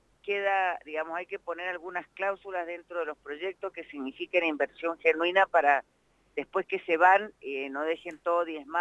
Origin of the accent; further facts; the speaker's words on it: Mendoza, Argentina; usted sabe que yo soy del Valle de Uco